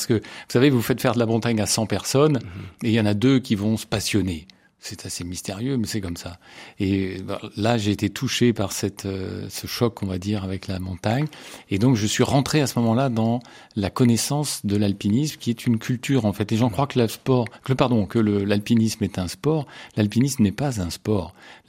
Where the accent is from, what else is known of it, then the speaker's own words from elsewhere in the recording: Paris, Île-de-France, France; born there; Moi, effectivement, je suis né à Paris, dans les hasards d'une vie familiale de gens de province qui sont venus chercher du travail.